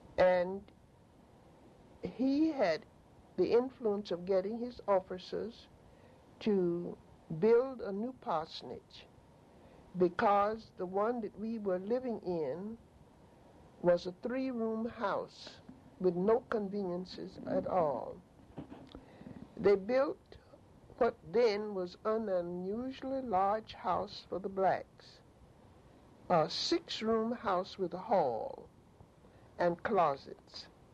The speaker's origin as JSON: {"language": "English", "town": "Lafayette", "region": "Alabama", "country": "United States", "tie": "born there", "said": "And then in 1884, I was born in Lafayette, Alabama. Lafayette, Alabama is a small agricultural town"}